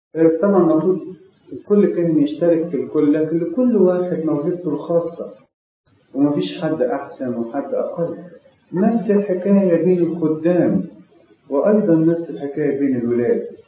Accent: Egypt; كمصريين بوجه عام أو كشرقيين

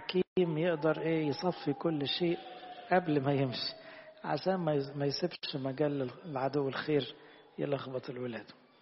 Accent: Egypt; احنا كمصريين ما احنا يهود، احنا من الأمم

